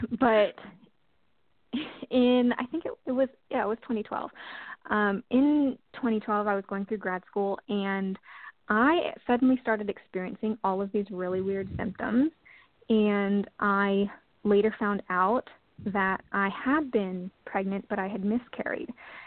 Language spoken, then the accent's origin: English; Pennsylvania, United States; now in Texas, United States; It was, at first, really hard because I grew up in Pennsylvania. I mean, moving to Texas was the first time I like left my parents.